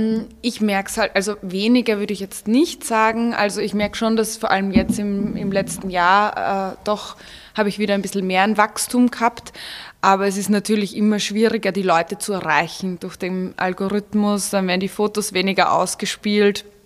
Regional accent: Vienna, Austria; eigentlich bin ich in Wien aufgewachsen und geboren und ich mag Wien auch wirklich sehr gerne

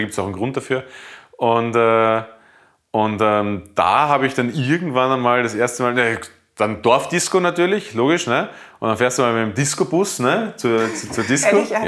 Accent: Bruck an der Leitha, Lower Austria, Austria; Das ist ja Bruck an der Leiter, wo ich aufgewachsen bin, ist ja, die Leiter ist der Grenzfluss zwischen Burgenland und Niederösterreich, also ich bin ja noch Niederösterreicher.

